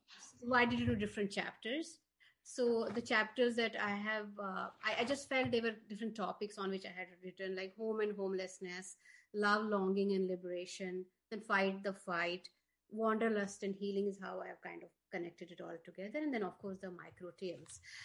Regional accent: Jammu and Kashmir, India; now in Boston, United States; I'm a Kashmiri, I'm also a Marathi because I'm married to one, and I'm a Bostonian also.

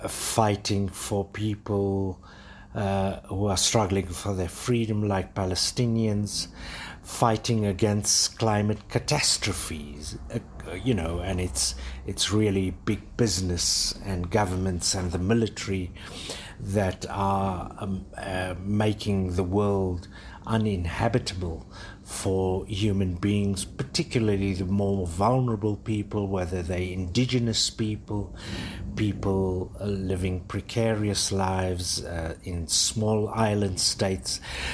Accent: South Africa; because as a South African, I mentioned the workers' role in our freedom

